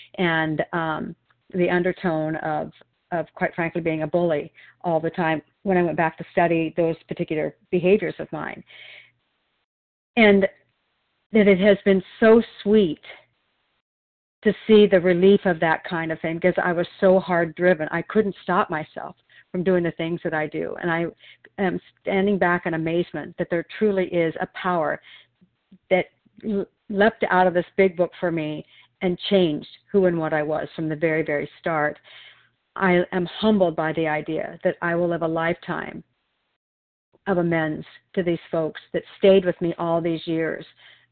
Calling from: Oregon, United States

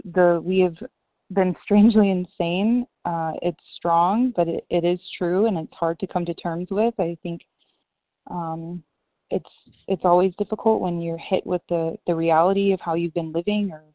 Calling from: Costa Rica; compulsive overeater. I am in Costa Rica, so I believe that's mountain time.

